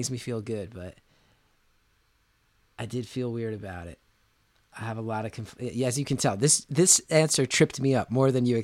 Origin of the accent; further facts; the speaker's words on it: New Jersey, United States; When I was 19 years old, there's a magazine where I grew up in New Jersey